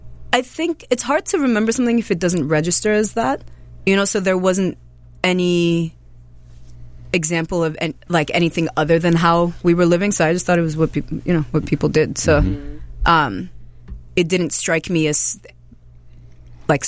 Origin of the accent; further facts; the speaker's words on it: Rockville, Maryland, United States; born there; Well, born is an easy one. I was born in Rockville, Maryland, which is obviously the most exciting part of the whole story.